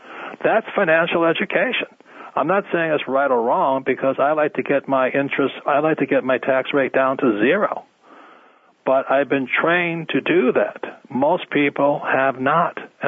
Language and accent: English; United States; I like being an American. I just don't trust my government.